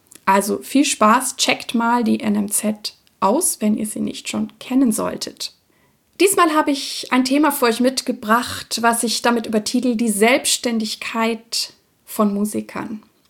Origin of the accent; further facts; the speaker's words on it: Bavaria, Germany; ich bin ja in Franken groß geworden und habe auch an der Nürnberger Oper Kinderrollen gesungen